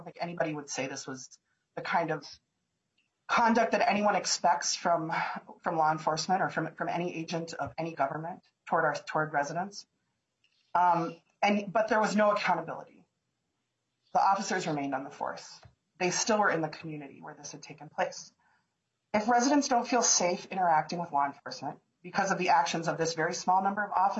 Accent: Minneapolis, Minnesota, United States; I grew up in South Minneapolis, I grew up in the district that I represent

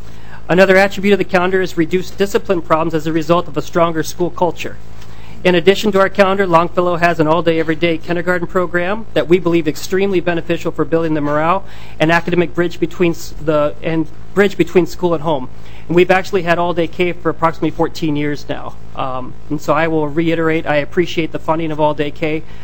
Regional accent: the South, United States; I have the privilege of having worked in different states and growing up in the South and understanding things differently

